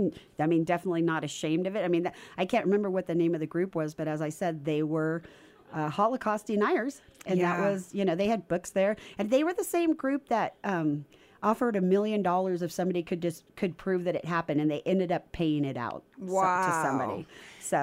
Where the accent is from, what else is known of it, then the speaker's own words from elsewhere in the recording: California, United States; I had never in my life growing up in Southern California seen something like that.